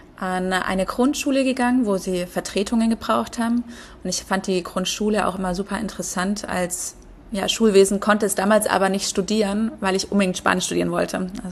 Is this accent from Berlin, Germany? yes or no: no; Kempten, Bavaria, Germany; moved away as an adult; also born or lived in Würzburg; ich bin in Kempten im Allgäu groß geworden, bin dann mit 18 nach Würzburg gezogen und habe dort an der Uni in Würzburg studiert